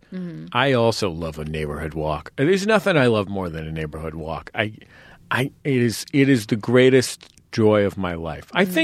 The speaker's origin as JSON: {"language": "English", "region": "England", "country": "United Kingdom", "said": "which is what I call it because I'm a British nanny."}